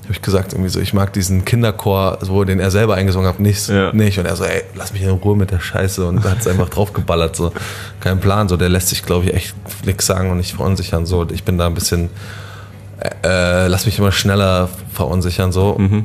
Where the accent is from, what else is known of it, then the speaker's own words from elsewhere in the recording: Berlin, Germany; ich bin ja eigentlich schon in Berlin groß geworden.